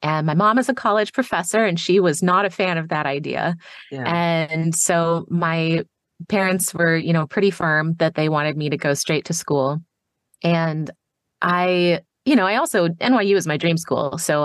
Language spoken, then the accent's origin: English; the South, United States; I'm from the South and I thought we had hospitality down.